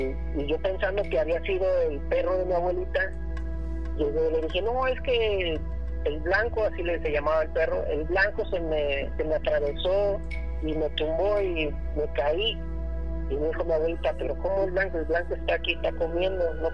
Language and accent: Spanish; Ario de Rosales, Michoacán, Mexico; moved away; Soy de Ario de Rosales, Michoacán.